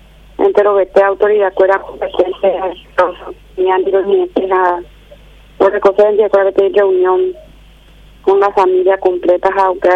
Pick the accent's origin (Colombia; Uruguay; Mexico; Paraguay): Paraguay; me alegro como seres humanos, como paraguayo.